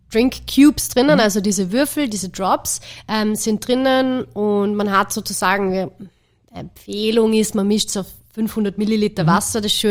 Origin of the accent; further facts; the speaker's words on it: Salzburg, Austria; wir haben in Salzburg einen Store im Europark, so in meiner Heimatstadt